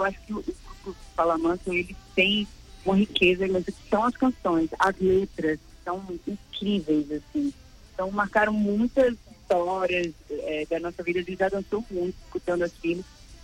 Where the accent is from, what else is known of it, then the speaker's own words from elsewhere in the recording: Northeast Region, Brazil; eu como nordestina